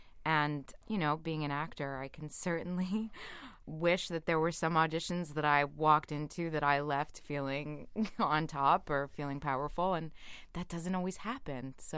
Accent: Philadelphia, Pennsylvania, United States; And I myself, I'm from Philadelphia, so I have this kind of tough background, but I trained at Juilliard

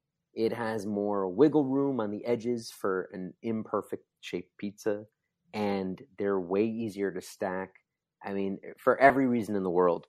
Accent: New Jersey, United States; I grew up in New Jersey. I love pizza in New Jersey.

